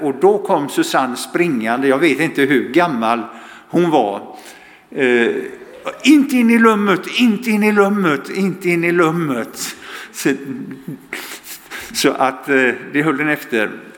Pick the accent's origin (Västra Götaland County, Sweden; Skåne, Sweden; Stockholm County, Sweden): Västra Götaland County, Sweden; Gothenburg; Och jag är född göteborgare, och även om jag har bott större delen av mitt liv på andra orter så är jag fortfarande göteborgare.